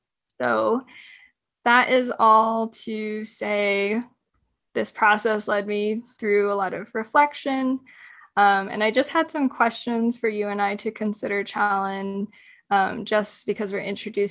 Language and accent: English; Tucson, Arizona, United States; So I'm from Tucson, Arizona, and that is traditionally the land of the Tohono O'odham people.